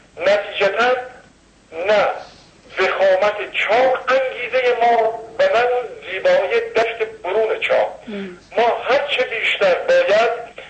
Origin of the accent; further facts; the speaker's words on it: Khomeyni Shahr, Isfahan, Iran; born there; 2012 در شهر خمینی به دنیا آمدم.